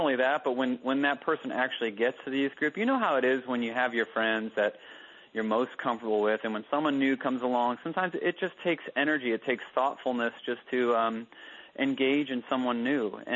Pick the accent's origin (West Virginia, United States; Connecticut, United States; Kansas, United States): Connecticut, United States; My family, I'm from Connecticut. So in the Northeast, and we never set foot in a church for any reason.